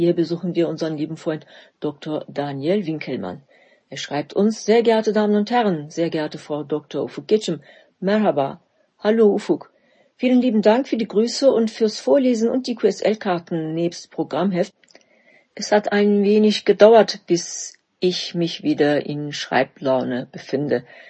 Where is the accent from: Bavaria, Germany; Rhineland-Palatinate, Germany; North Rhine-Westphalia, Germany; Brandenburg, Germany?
North Rhine-Westphalia, Germany; Wuppertal; Wuppertal ist meine Heimatstadt in Deutschland.